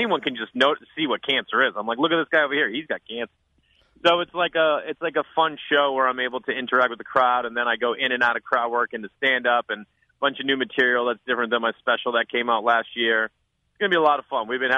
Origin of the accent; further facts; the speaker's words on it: Stoneham, Massachusetts, United States; I'm from Stoneham, Mass., home of Nancy Kerrigan.